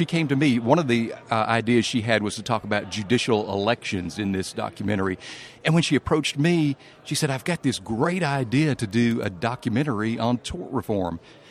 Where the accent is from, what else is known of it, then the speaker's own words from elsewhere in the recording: Mississippi, United States; And a quick example in Mississippi, my home state